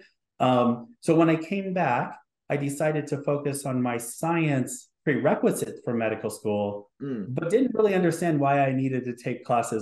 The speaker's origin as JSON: {"language": "English", "region": "Hawaii", "country": "United States", "said": "So the word Ikaika has always been important to me growing up as Native Hawaiian."}